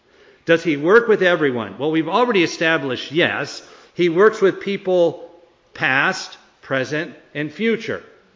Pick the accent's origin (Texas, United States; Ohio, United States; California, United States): California, United States; growing up in California, going to the beach, surfing with no sunscreen